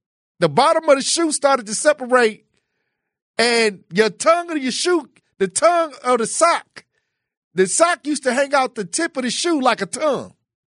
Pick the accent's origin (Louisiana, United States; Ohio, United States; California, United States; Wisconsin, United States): Wisconsin, United States; I used to think I knew what cold was because I grew up in Wisconsin.